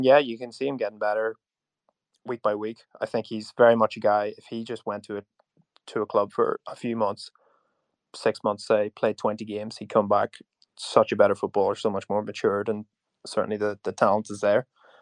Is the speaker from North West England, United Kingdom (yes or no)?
no; Belfast, Northern Ireland, United Kingdom; obviously, for those maybe can guess the accent, I'm from Belfast, Northern Ireland.